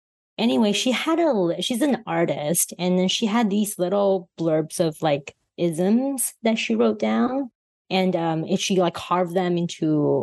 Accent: Harbin, Heilongjiang, China; I grew up in Northeast China in a city called Harbin. It's super cold. It's got a lot of like Russian influence. And so like Russian buildings and things.

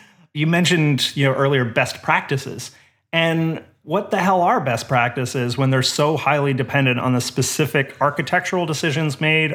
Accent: Canada; Well, I'm Canadian, so, you know.

